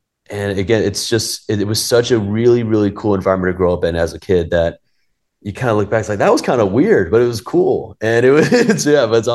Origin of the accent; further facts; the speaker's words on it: Hendersonville, North Carolina, United States; So I originally grew up in Hendersonville, North Carolina, the Blue Ridge Mountains, right outside Asheville.